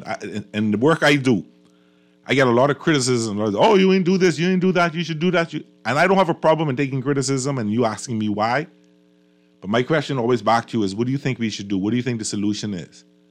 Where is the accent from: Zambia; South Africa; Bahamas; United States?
Bahamas; People knew that I was from the Bahamas. They knew we was from the Bahamas. And we were proud to be Bahamian and always proud to be Bahamian.